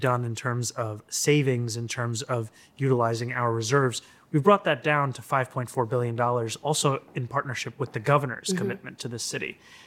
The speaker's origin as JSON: {"language": "English", "town": "New York City", "region": "New York", "country": "United States", "tie": "born or raised there", "said": "When, as I grew up here, I understood, and so many others did, that there is no tension in those identities."}